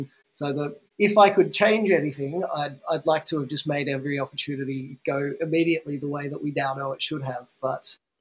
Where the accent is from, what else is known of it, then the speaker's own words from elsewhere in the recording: Australia; being in the UK as an Australian